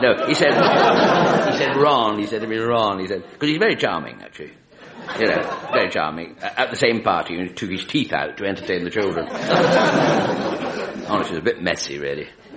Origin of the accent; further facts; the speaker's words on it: Scotland, United Kingdom; As you know, I'm a Scot, and if I may, I'd like to go back to my roots